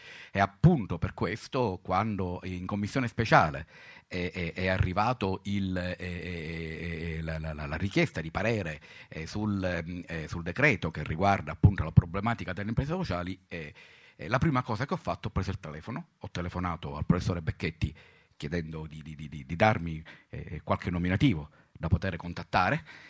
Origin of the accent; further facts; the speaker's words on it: Southern Italy, Italy; Io sono del Sud e la problematica del terzo settore al Sud è molto sentita